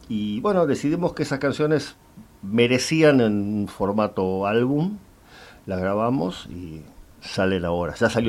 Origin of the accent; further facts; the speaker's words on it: Buenos Aires, Argentina; Yo soy de Flores, Caballito, digamos.